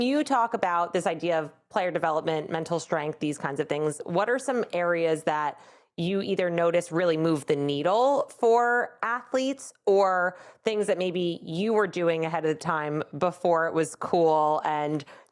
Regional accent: Toms River, New Jersey, United States; I don't know if you know, I'm from Toms River.

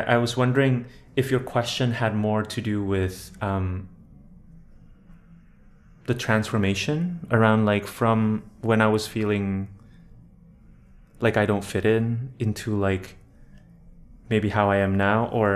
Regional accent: Indonesia; And I grew up in Indonesia

